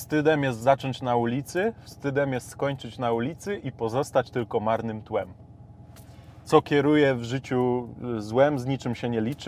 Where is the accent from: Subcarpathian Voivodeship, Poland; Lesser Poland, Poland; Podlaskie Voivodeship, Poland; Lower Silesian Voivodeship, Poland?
Lesser Poland, Poland; Kraków; W samym centrum. 16 lat mieszkałem na ulicy Krupniczej, Teatr Bagatela, więc nie osiedle. Później się wychowywałem na osiedlu Czasy Młodzieńcze, to jest osiedle kombatantów Kraków, Mistrzejowice, Nowa Huta.